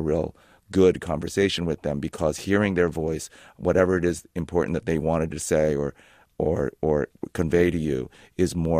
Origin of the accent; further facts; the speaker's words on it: San Francisco, California, United States; I grew up in the Sunset District. Our family house was on 40th and Ortega, and I never appreciated the beach until I came back as a grown up